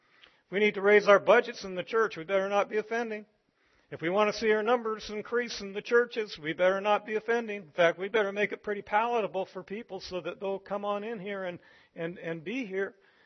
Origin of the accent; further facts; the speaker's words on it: Toronto, Ontario, Canada; When I grew up in Toronto, Canada. We're just a short distance away from Niagara Falls